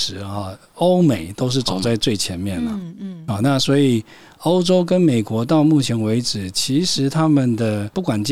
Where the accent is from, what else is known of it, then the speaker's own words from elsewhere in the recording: Taiwan; 那当然本身我也是台湾人所以也会很关心台湾这块土地它的成长